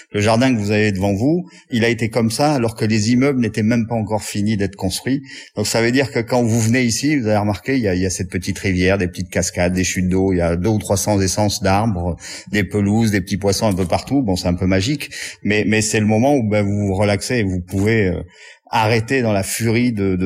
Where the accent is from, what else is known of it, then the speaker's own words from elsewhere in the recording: France; Moi, je suis français.